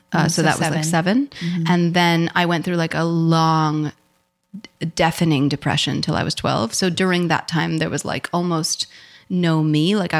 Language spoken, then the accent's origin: English; New York, United States; I don't know how to drive because I'm a New Yorker.